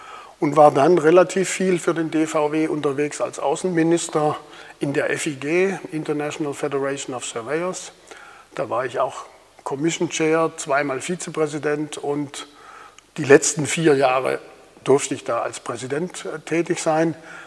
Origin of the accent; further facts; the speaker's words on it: Schramberg, Baden-Württemberg, Germany; also born or lived in Karlsruhe; Ich stamme aus Schramberg im Schwarzwald, habe in Karlsruhe Geodäsie studiert, dort auch promoviert